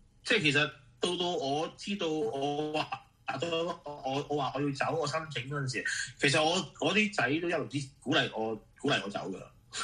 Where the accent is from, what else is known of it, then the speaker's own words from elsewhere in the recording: Hong Kong; now in United Kingdom; 我生於香港，長於香港，香港係即係培育我嘅地方。